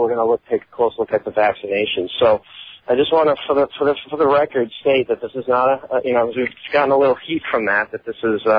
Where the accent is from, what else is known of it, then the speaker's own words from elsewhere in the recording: Boston, Massachusetts, United States; I'm from Boston, so you know, winter is pretty chilly.